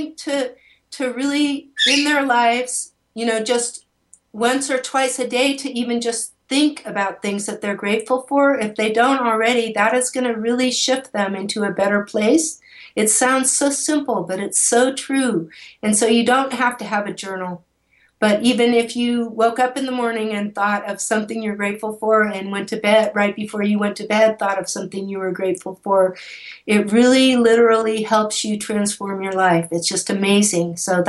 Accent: California, United States; I come from the Bay Area, California, and traffic is the norm all the time.

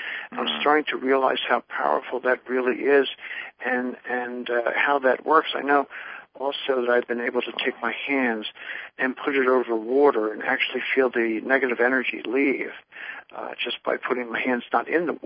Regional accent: Brigantine, New Jersey, United States; I was raised near Atlantic City, New Jersey, in a little town called Brigantine, New Jersey.

